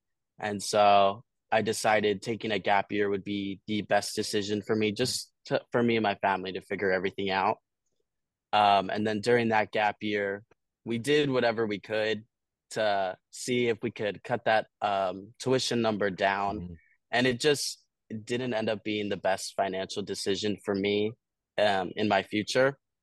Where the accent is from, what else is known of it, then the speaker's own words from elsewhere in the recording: Glenside, Pennsylvania, United States; I'm from Glenside, Pennsylvania.